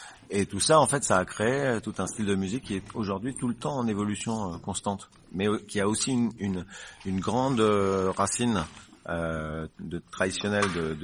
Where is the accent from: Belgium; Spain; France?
France; Paris, Île-de-France; J'étais parisien